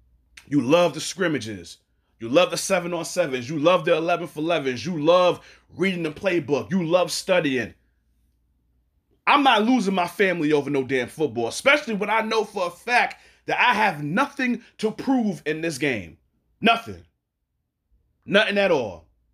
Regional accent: New York, United States; I'm from New York. I want both of them to succeed.

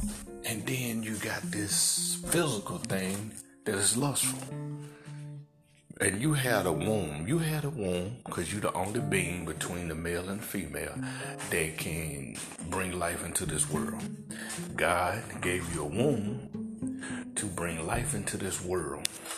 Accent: Memphis, Tennessee, United States; You know, I saw a situation that happened in my hometown of Memphis.

